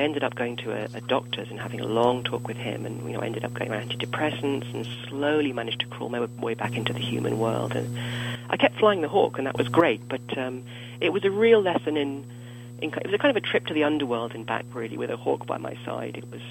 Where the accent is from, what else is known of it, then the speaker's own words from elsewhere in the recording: Cambridge, East of England, United Kingdom; And my hometown is Cambridge in England, and it's a pretty eccentric place.